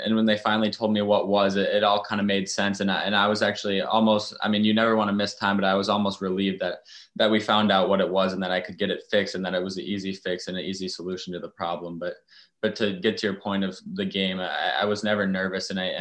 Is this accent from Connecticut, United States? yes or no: no; Minnesota, United States; just growing up in Minnesota, I always felt like if I ever got the opportunity to play there, that I'd take it in a heartbeat